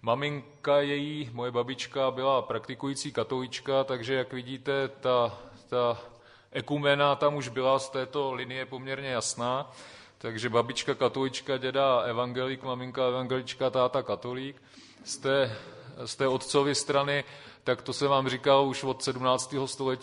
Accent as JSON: {"language": "Czech", "town": "Náchod", "region": "Hradec Králové Region", "country": "Czechia", "said": "já pocházím z Náchoda … je vyloženě krajové."}